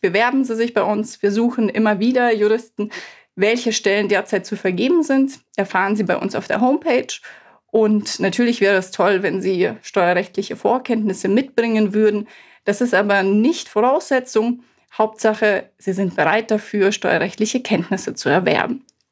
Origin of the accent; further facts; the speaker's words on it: Bavaria, Germany; Ich komme ja ursprünglich auch aus Bayern, da gibt es ja nur Fasching